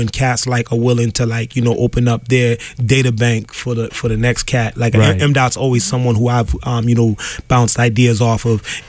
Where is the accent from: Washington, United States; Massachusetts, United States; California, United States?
Massachusetts, United States; Lawrence; I was born and raised in Lawrence, Mass.